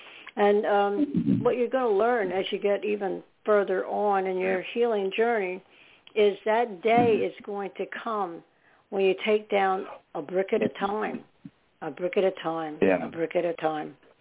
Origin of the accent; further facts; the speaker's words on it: New York City, New York, United States; born there; in New York City, and that's where I was born in New York.